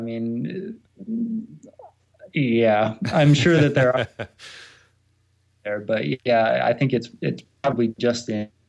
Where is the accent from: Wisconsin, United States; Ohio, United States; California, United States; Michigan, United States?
California, United States; But I grew up in Southern California, just outside of Los Angeles, and went to university in Orange County, California.